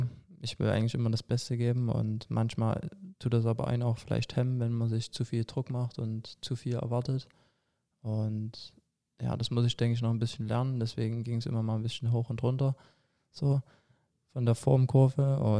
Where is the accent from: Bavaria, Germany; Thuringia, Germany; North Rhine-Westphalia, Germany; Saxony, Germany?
Saxony, Germany; Chemnitz; ich denke auch als Chemnitzer, wenn man dann zu Aue geht, das ist nicht immer so von Vorteil.